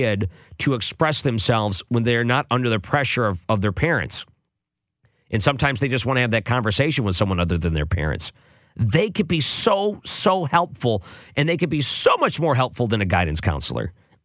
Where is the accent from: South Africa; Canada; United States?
United States; Michigan; Well, I grew up in Michigan, so it could be a different thing.